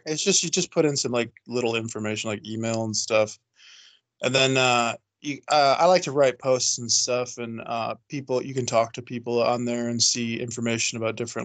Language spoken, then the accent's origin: English; United States; I'm an American host on a UK thing